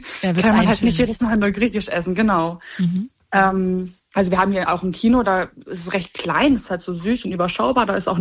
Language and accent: German; Hamburg, Germany; Ich bin groß geworden in Hamburg.